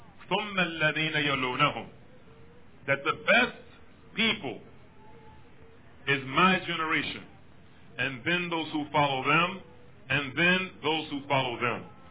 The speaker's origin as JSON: {"language": "English", "country": "United States", "said": "Now, myself, I'm from the United States."}